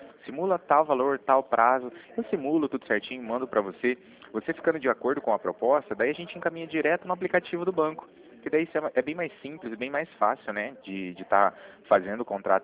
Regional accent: Cornélio Procópio, Paraná, Brazil; Eu sou de Cornélio Procópio, bem próximo a Assis, né?

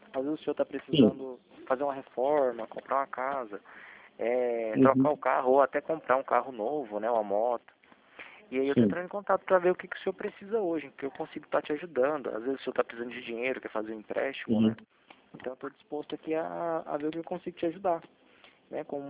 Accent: Goiânia, Goiás, Brazil; Eu não falo daí de Gurupi, tá? Eu sou de Goiânia, sou da central que atende o Brasil inteiro.

